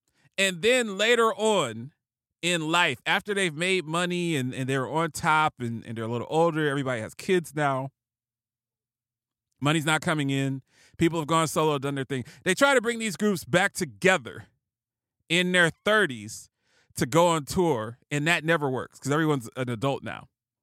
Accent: Ohio, United States; I actually get that. I'm from Ohio. If you're not really from Ohio, you don't understand the coverage of LeBron in Ohio.

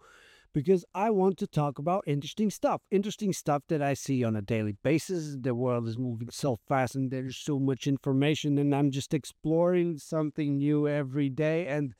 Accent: Riga, Latvia; first language Latvian; English is a second language; going to be mainly in English, but I am from Riga, Latvia, and there's some amazing people here that I also want to showcase. And those conversations most likely will be in Latvian, my native language.

